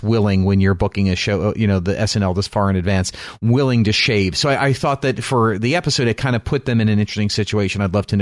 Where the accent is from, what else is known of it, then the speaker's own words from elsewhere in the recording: New York, United States; They, growing up in New York.